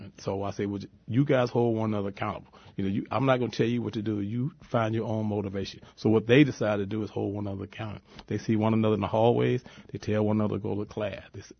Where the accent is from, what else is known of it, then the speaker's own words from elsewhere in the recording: East St. Louis, Illinois, United States; East St. Louis, Illinois.